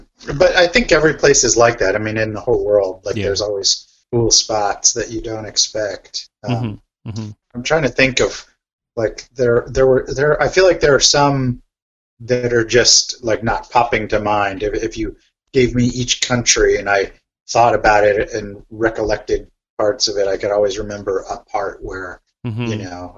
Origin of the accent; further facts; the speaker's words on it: Virginia, United States; also born or lived in California / France / Boston / Israel; So I was born in California, you know, grew up in Virginia, lived in France, back to D.C., up to Boston, to Israel, to California